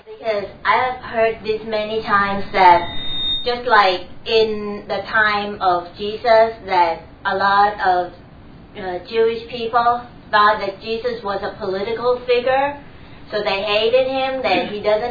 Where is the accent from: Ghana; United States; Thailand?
Thailand; English is a second language; and I was born and raised in Thailand